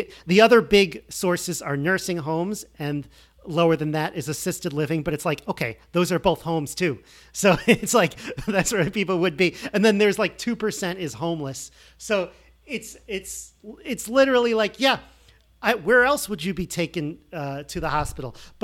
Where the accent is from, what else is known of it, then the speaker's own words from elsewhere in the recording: New York, United States; this is my home state of New York.